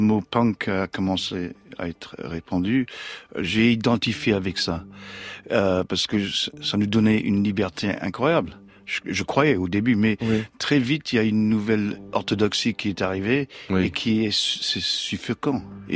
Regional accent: South East England, United Kingdom; also born or lived in London; Ouais, je suis né dans Kensington, Chelsea.

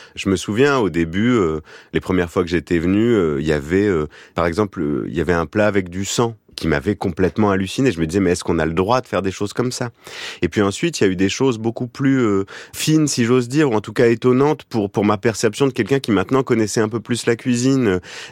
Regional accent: Hauts-de-France, France; je viens du Pas-de-Calais comme Alexandre

